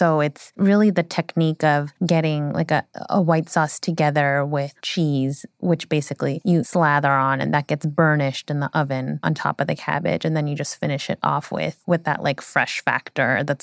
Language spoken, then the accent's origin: English; United States; So I'm Korean American, and one of the classic kind of iconic dishes in the Korean canon is a braised beef rib dish called galbijjim.